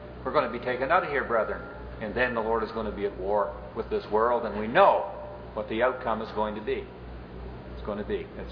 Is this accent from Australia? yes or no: no; Canada; now in United States; I mean, I'm a Canadian. I have no rights as an American citizen because I wasn't born in this country.